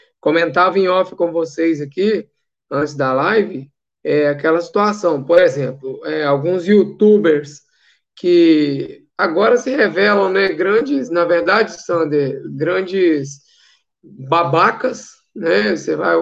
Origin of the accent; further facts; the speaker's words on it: Mutum, Minas Gerais, Brazil; Ela é mineira como eu, de Belo Horizonte, e eu sou de Mutum, né?